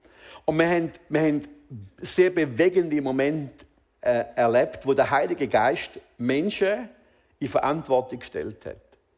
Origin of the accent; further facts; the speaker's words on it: Switzerland; auch wir als Schweizer können da echt noch etwas lernen.